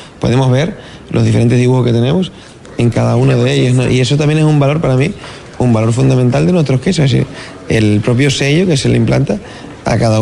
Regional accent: El Hierro, Canary Islands, Spain; Aparte que porque yo, siendo una isla no capitalina, soy del Hierro

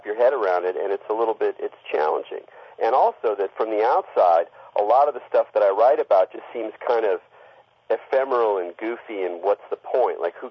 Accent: California, United States; And so there was a lot of this ambient weirdness of growing up in California, just on top of the surfer culture and the drug culture

